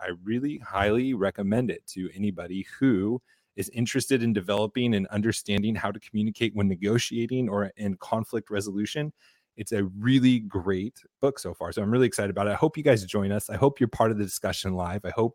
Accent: California, United States; Now, I come from California, where there is no end to what you can do as a teacher in California and still not get fired.

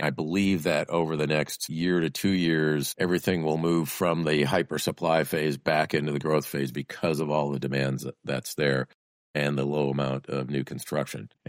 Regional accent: Oshkosh, Wisconsin, United States; The mall where I grew up in Oshkosh was actually closed down and foreclosed on many years ago.

